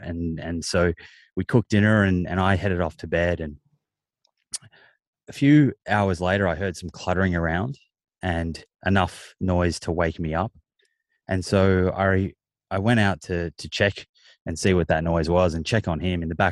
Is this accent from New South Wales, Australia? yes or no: no; Melbourne, Victoria, Australia; I grew up in Melbourne and we lived in Eltham in the sort of northeast.